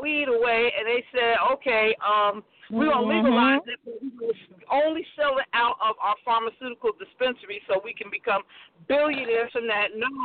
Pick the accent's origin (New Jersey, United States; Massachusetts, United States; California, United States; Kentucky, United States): New Jersey, United States; Newark; now in Florida, United States; But I'm originally from New Jersey. I'm originally from Newark.